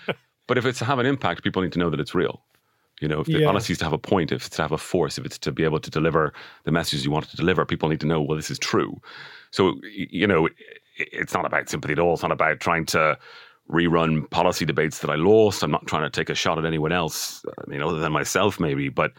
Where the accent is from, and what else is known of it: Dublin, Leinster, Ireland